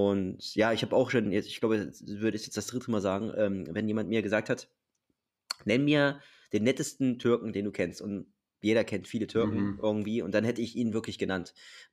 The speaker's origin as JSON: {"language": "German", "town": "Helmstedt", "region": "Lower Saxony", "country": "Germany", "tie": "born or raised there", "said": "Der ist kurz vor meinem Heimatort in Helmstedt ist der ums Leben gekommen."}